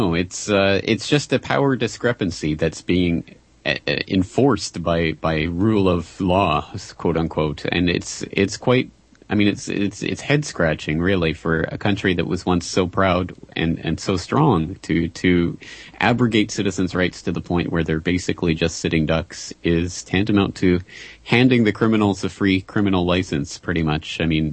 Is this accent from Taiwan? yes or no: no; Canada; now in Japan; Because as a Canadian living in Japan